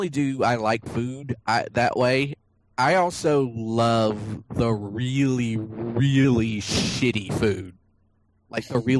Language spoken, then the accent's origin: English; Georgia, United States; They either come from my home state of Georgia, which is where the Luther burger is from